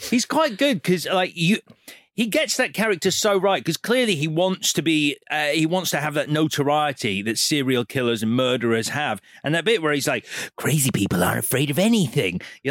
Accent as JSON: {"language": "English", "region": "London", "country": "United Kingdom", "accent": "Cockney", "said": "they had so much fun making fun of my Cockney accent."}